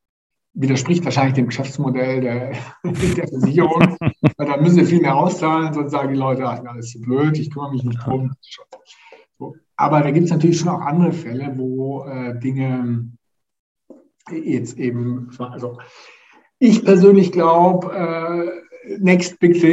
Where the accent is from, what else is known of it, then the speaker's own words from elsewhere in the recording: Baden-Württemberg, Germany; Als Schwabe fällt es mir schwer, Geld auszugeben